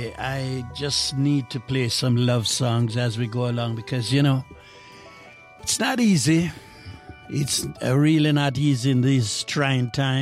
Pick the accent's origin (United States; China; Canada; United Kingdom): Canada; Montreal, Quebec; growing up in Montreal.